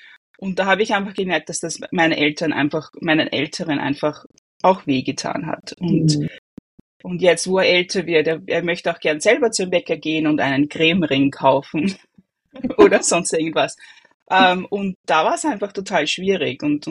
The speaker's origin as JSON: {"language": "German", "town": "Waidhofen an der Ybbs", "region": "Lower Austria", "country": "Austria", "lives_now": "New York, United States", "said": "ich komme aus Österreich, besser gesagt aus Waidhofen an der Ybbs. Ganz in der Nähe, wo Bettina aufgewachsen ist. Wir haben einen ganz ähnlichen Dialekt"}